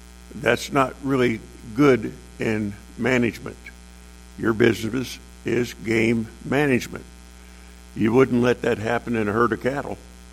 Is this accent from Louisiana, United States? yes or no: no; Ephrata, Washington, United States; born there; All right, ladies and gentlemen, I was born in Ephrata.